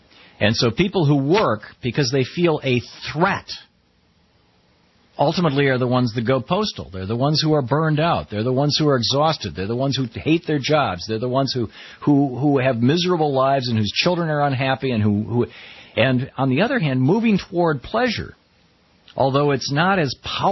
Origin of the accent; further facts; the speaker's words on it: Lansing, Michigan, United States; I grew up in Lansing, Michigan, in a working class neighborhood, and many of my close friends, their parents worked at Oldsmobile